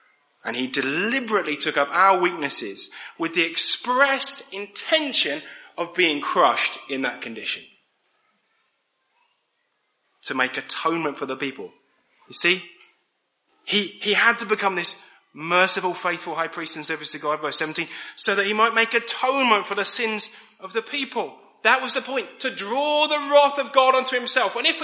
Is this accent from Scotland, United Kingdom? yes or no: no; South East England, United Kingdom; You know, I grew up in Buckinghamshire in just north of London